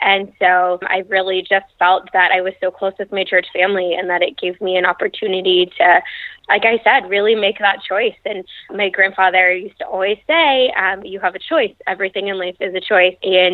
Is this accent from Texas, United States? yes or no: yes; Aledo, Texas, United States; Aledo, Texas is out in the country. So I grew up with cows and horses and goats and chickens